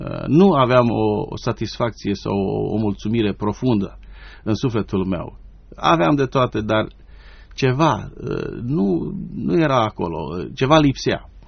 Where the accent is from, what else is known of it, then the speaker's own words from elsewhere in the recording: Romania; now in United States; Cu familia împreună, în 79 am plecat din România